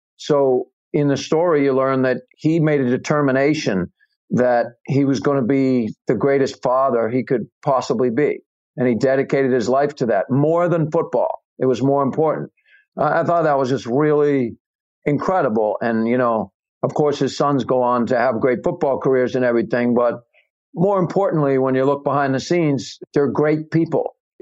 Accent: New England, United States; All right, so I'm from New England. I'm a Patriots fan, right? We're taught to hate the Mannings, right?

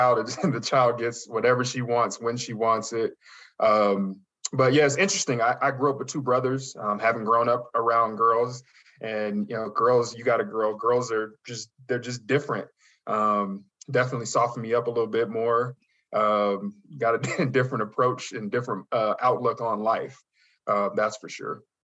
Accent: Las Vegas, Nevada, United States; I'm originally from Las Vegas, so we branch out and go fishing and stuff.

